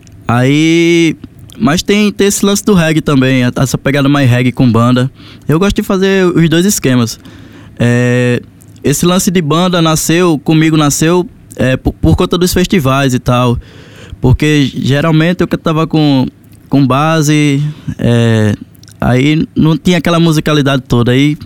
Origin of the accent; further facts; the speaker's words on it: Northeast Region, Brazil; accent: Nordeste; O sotaque da gente aqui do Nordeste é pra cantar